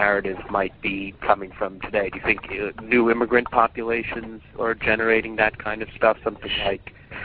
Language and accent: English; New York, United States; I guess I and a Jew growing up in New York, I miss that.